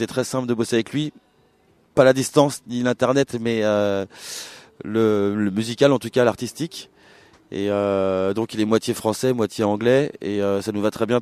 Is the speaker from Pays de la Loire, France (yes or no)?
yes; Nantes, Pays de la Loire, France; Donc, on est nantais, encore une fois.